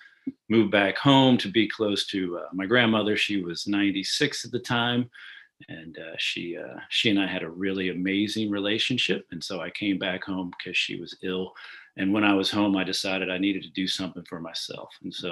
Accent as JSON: {"language": "English", "town": "Charleston", "region": "South Carolina", "country": "United States", "tie": "born or raised there", "also_born_or_lived": "Hawaii", "said": "So simply put, my dad was a Marine, so I was born in Hawaii, but he went to the Citadel. So as soon as his 4 years were over, he moved us back to Charleston. So I pretty much grew up right here in Charleston"}